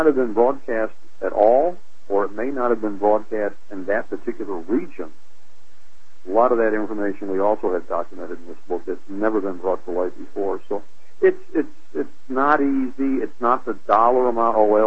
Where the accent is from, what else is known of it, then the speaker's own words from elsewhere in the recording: Detroit, Michigan, United States; I grew up literally almost in the shadow of the antenna of WXYZ, growing up in Detroit.